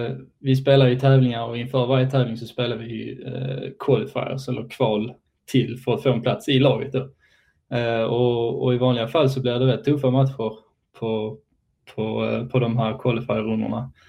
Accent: Eslöv, Skåne, Sweden; now in Texas, United States; Jag kommer från Eslöv. Jag gick uppfostrad i Eslöv, född och uppvuxen. Gick gymnasium i Helsingborg, riksidrottsgymnasiet i Helsingborg.

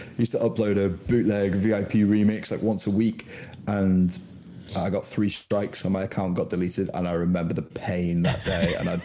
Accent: Liverpool, North West England, United Kingdom; I'm also from Liverpool

